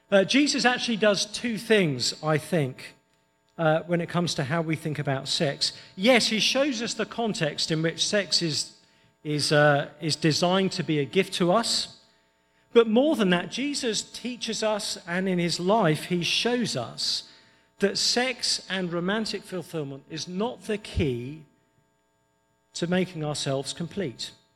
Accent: England, United Kingdom; You have no idea how exhausting it is being English, by the way.

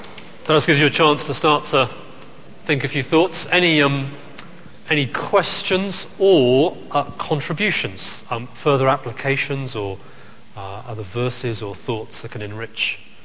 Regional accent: United Kingdom; that might be because I'm British

